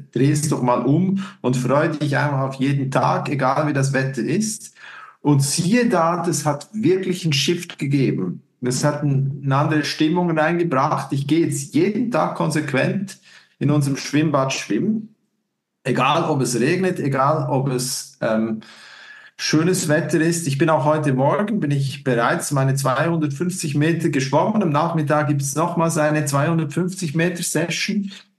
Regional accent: Switzerland; Ich als Schweizer

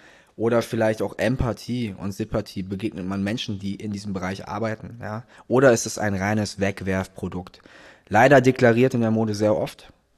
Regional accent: Cologne, North Rhine-Westphalia, Germany; Wow, als Kölner, du, ich bin jetzt schon so lange in dieser Stadt.

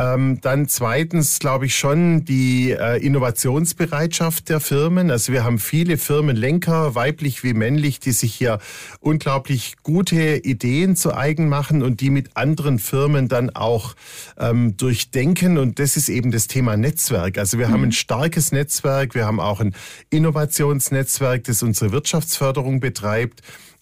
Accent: Ludwigsburg, Baden-Württemberg, Germany; ich bin in Stuttgart geboren, in Ludwigsburg aufgewachsen und hatte immer eine ganz enge Bindung zur Stadt, auch über die Stationen in Konstanz, Kempten und München.

